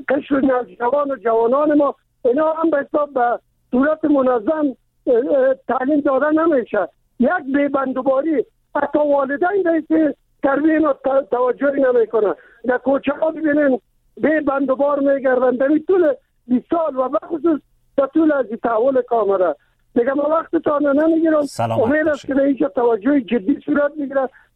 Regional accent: Kabul, Afghanistan; چون من خودم از کابل هستم

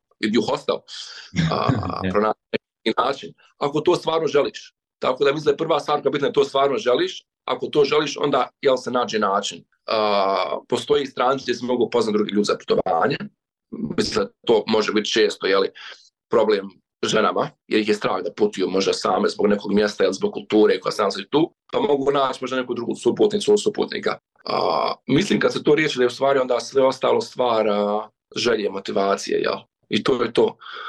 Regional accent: Bosnia & Herzegovina; ja sam iz Bosne i Hercegovine

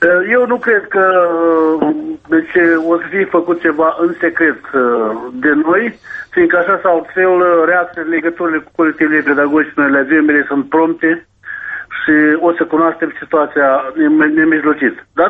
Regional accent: Moldova; ca un moldovean

